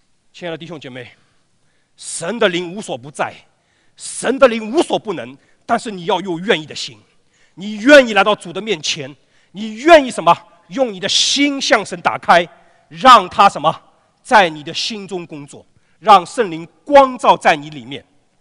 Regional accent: China; 我们中国人说什么？生于忧患，死于什么？安乐。

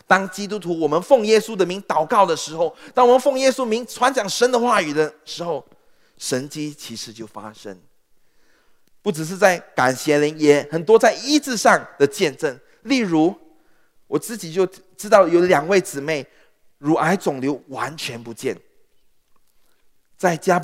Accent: Singapore; 当我一说我是新加坡人，我是外国人的时候

